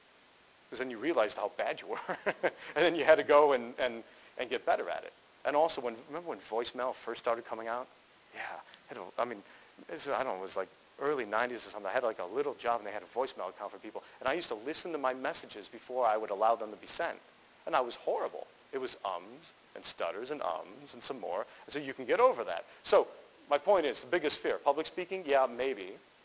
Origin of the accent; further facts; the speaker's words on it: Buffalo, New York, United States; I'm from Buffalo, New York, but the interview was in Akron, Ohio, where he was based.